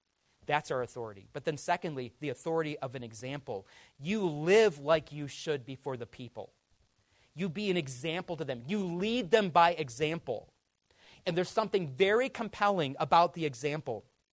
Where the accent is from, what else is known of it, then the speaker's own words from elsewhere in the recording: Michigan, United States; Because I was from Michigan. That's where the real people live, right? Because we're Midwesterners. And we don't talk so funny.